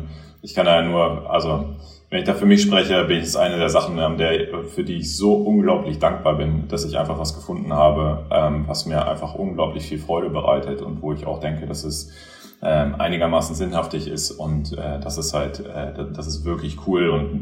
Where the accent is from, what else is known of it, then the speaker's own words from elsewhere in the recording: Göttingen, Lower Saxony, Germany; ich bin in Göttingen aufgewachsen, logischerweise mit meinen Eltern, mit meiner Schwester zusammen, also Göttingen ist jetzt ja nicht der Nabel der Welt, ist ein ganz schönes kleines Städtchen zum Aufwachsen, super jung mit den ganzen Studenten.